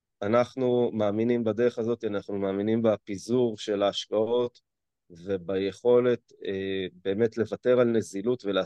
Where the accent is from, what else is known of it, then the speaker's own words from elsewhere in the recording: Ein Gev, Northern District, Israel; אני מקיבוץ עין גב.